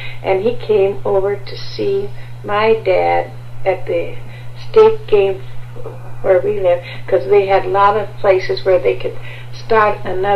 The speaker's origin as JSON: {"language": "English", "town": "Omaha", "region": "Nebraska", "country": "United States", "tie": "born there", "also_born_or_lived": "Denver, Colorado", "said": "They married, and they lived in Omaha, and I was born in Omaha, Nebraska."}